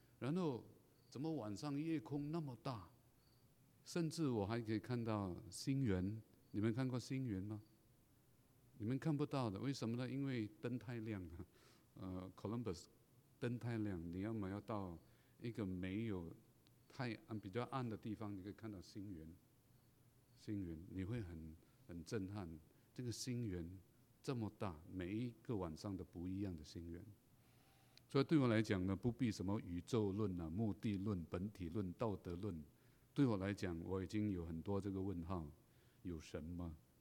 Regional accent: Penang, Malaysia; 我从小就在马来西亚一个海岛长大，马来西亚的海岛叫做槟榔屿，那中间一个山叫做升旗山，升旗山有2700公尺吧，那么高啊，山上满了飞鸟

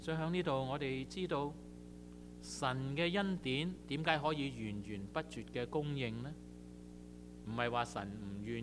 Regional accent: Taishan, Guangdong, China; 等于我哋起初台山人一样，你以为真系我哋台山人好蠢啊

